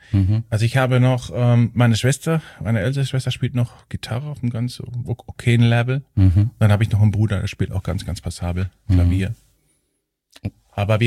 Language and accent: German; Heidelberg, Baden-Württemberg, Germany; born there; now in Cologne, Germany; Ich bin in Heidelberg geboren, ja.